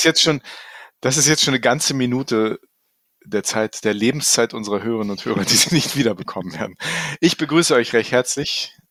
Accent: Northern Germany, Germany; Ich bin Norddeutscher.

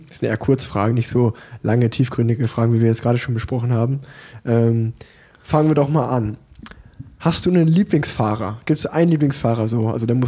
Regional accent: Unna, North Rhine-Westphalia, Germany; born there; now in Cologne, Germany; als gebürtiger Unneraner, das liegt ja eigentlich Vorort von Dortmund, ist das ganz genauso. Also ich finde, ich wohne jetzt in Köln, ich liebe Köln

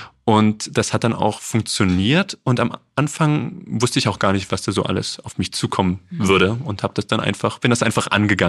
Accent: Dresden, Saxony, Germany; als Dresdner

